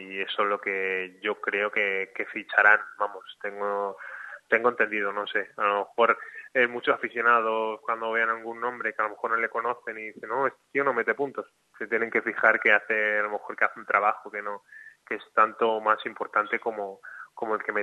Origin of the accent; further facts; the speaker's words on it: Madrid, Community of Madrid, Spain; now in Málaga, Spain; Salir de tu ciudad, como lo fue complicado en su momento, pero no tanto cuando salí de Madrid. Yo llevaba toda mi vida en Madrid, me vine aquí a Málaga